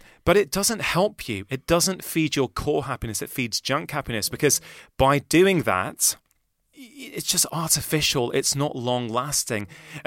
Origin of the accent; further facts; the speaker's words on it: Manchester, North West England, United Kingdom; Listen, you know, I grew up in Manchester.